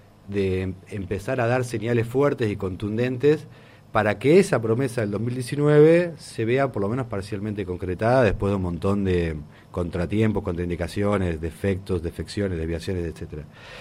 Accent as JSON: {"language": "Spanish", "country": "Argentina", "said": "como la Argentina es un país, digamos, tan explosivo desde el punto de vista de la situación política, a veces, como quieren vender, como que somos un país muy europeo, qué sé yo, somos muy tano, digamos, ¿no?"}